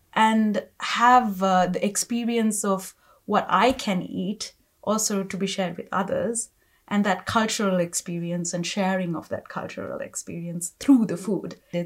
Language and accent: English; Sri Lanka; now in Geneva, Switzerland; When I came from Sri Lanka to Geneva, I missed the food culture that I had in Sri Lanka.